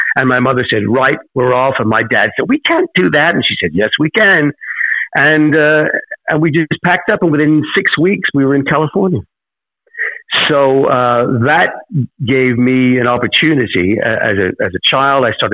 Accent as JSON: {"language": "English", "region": "England", "country": "United Kingdom", "also_born_or_lived": "United States", "said": "They say, \"Where are you from?\" And I said, \"Well, England, but you know, I lived in America.\" Oh, I thought you had an American twang."}